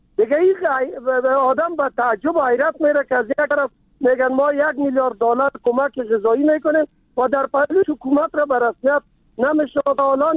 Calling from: Kabul, Afghanistan; از ولایت کابل.

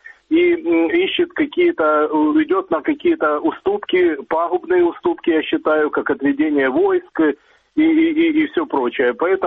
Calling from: Dnipro, Dnipropetrovsk Oblast, Ukraine; Я звоню из Днепра.

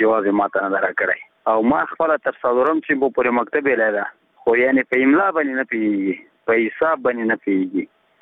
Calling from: Nangarhar, Afghanistan; زه د ننګرهار ولایت دی ساره کې غلجی دی ولسوالۍ څخه دغه پیغام در تسبتم

